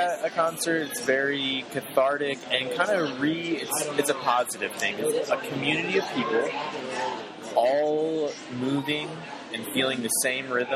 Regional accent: Cedar Rapids, Iowa, United States; So, I'm originally from Iowa, Cedar Rapids, Iowa. You know, it's a city, not too big, about 150,000. Spent most of my life, actually all of my life there.

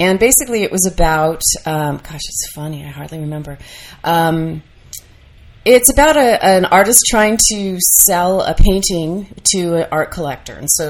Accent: San Jose, California, United States; I grew up in San Jose, which never quite agreed with me.

